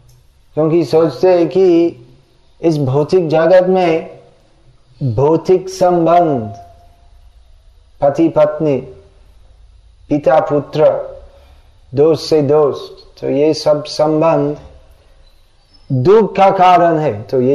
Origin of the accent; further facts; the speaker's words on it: Gujarat, India; मैं गुजराती हूं, और चूंकि मैं गुजराती हूं तो यही प्रमाण है कि स्वर्ग से गुजरात अच्छा है